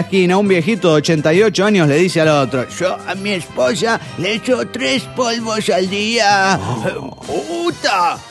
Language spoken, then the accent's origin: Spanish; Mexico City, Mexico; del DF mexicano.